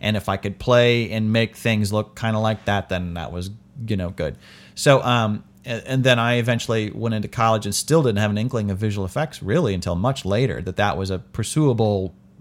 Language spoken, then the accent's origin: English; Indianapolis, Indiana, United States; I grew up in Indianapolis